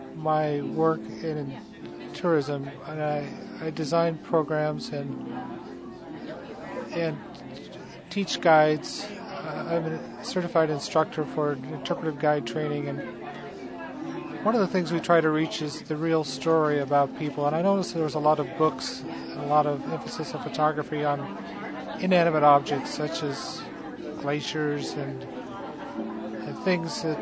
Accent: Ketchikan, Alaska, United States; now in Juneau, United States; Well, I originally grew up in Ketchikan, Alaska. But I lived in Juneau since 1990

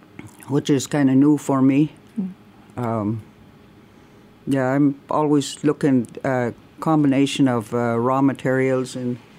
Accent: Alaska, United States; I'm from Hootsuite, Alaska, which is Koyukon Athabascan. I grew up near the Purcell Mountains, which is divides Inupiaq from Koyukon Athabascan.

